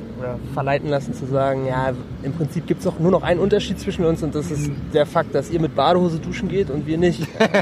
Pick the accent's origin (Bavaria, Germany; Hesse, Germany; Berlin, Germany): Berlin, Germany; also born or lived in Beijing, China; Auch hier Sonntagsstraße, Friedrichshain groß geworden.